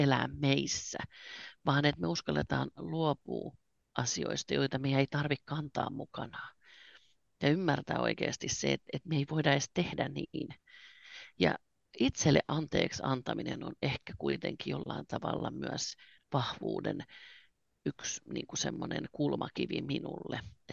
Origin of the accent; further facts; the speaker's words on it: Turku, Southwest Finland, Finland; also born or lived in Salla / Uusikaupunki; now in Muonio, Finland; Me ollaan siis Sallassa syntyneitä. Me ollaan Turkuun muutettu vanhempien kanssa pienenä tyttönä, eli Varsinais-Suomessa eletty. Ja mä olen kasvattanut 3 lastani Uudessakaupungissa.